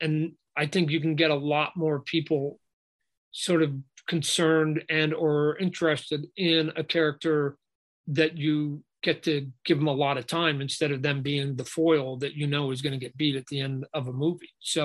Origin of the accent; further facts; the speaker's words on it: Canada; born there; maybe it's just a Canadian in me. I was born in Canada.